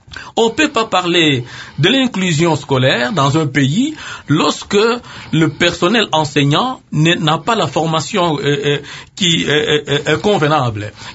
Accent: DR Congo; chez nous, en République démocratique du Congo

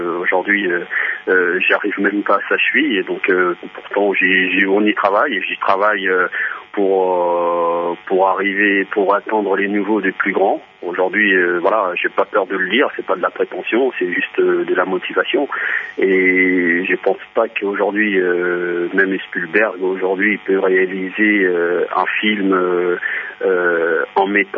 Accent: DR Congo; par rapport à mon pays d'origine qui est le Congo, la RDC.

